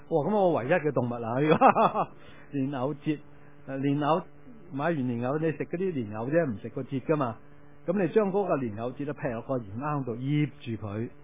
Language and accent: Chinese; Guangdong, China; 我们广东人就很少用盐来讲，